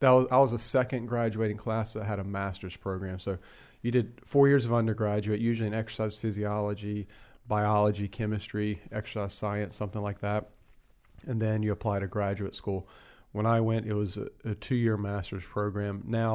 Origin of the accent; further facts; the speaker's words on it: Hickory, North Carolina, United States; I grew up in Hickory, North Carolina. I need to give another shout out to my Hickory homies.